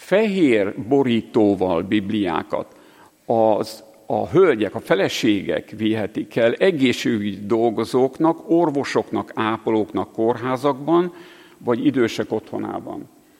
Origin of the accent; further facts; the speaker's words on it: Monor, Pest, Hungary; Monorról vagyok én is, és monori ez a tanár is.